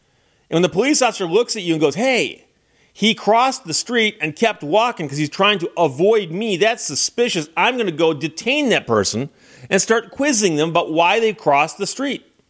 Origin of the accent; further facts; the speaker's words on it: Birmingham, Michigan, United States; I grew up in Birmingham, Michigan, suburb of Detroit, but quite a ways out from Detroit. And it was a relatively nice, quiet place.